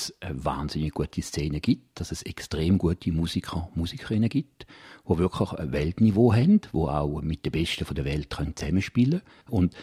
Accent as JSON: {"language": "German", "country": "Switzerland", "said": "Da wäre ich mir immer ganz als Schweizer richtig rot"}